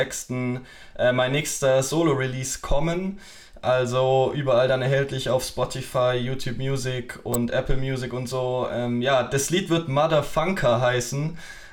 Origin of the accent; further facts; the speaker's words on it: Stuttgart, Baden-Württemberg, Germany; Und ja, sonst komme ich eigentlich aus dem Raum Stuttgart.